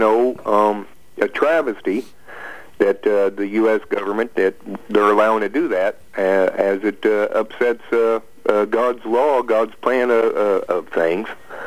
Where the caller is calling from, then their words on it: Illinois, United States; I'm in the Springfield area.